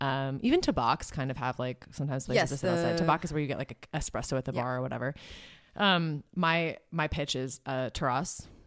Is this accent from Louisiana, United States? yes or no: no; Wisconsin, United States; Which is crazy because I'm from Wisconsin.